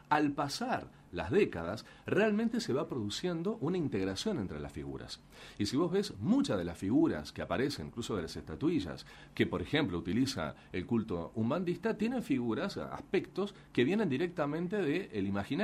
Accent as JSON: {"language": "Spanish", "country": "Uruguay", "said": "como uruguayos, tenemos también otra resonancia cultural con los colores celeste y blanco."}